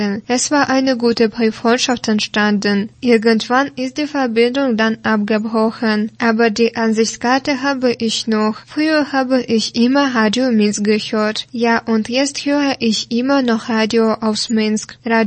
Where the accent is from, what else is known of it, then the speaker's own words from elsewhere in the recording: Gera, Thuringia, Germany; mein Gera-Gedicht, das ist meine kleine Liebeserklärung an meine Heimatstadt. Auch wenn sie nicht gerade eine Postkartenschönheit ist, so lebt es sich hier sehr angenehm. Ohne Großstadtlärm, dafür mit viel Natur, kleinen Dürfen und einer Portion Ostcharme.